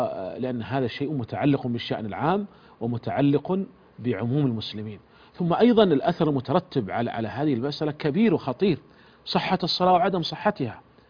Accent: Saudi Arabia; وعندنا في المملكة العربية السعودية

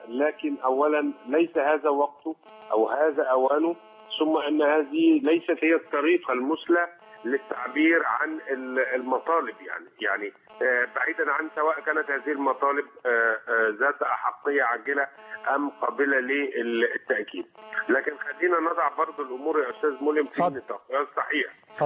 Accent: Egypt

